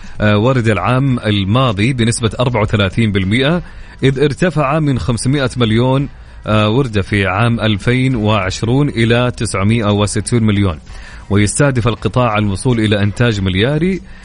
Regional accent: Saudi Arabia; عندنا مناطق كثيرة عندنا في السعودية لانتاج الورود

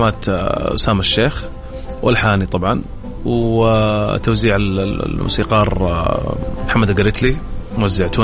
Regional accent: Saudi Arabia; احنا الان مركزين يعني كسعوديين او فنانين سعوديين

